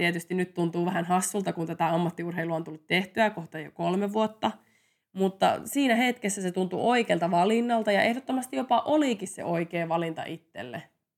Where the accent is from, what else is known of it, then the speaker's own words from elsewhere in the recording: Mikkeli, South Savo, Finland; mä oon Mikkelistä kotoisin ja harjoittelin tosi pitkään Mikkelissä pienessä tiiviissä ryhmässä.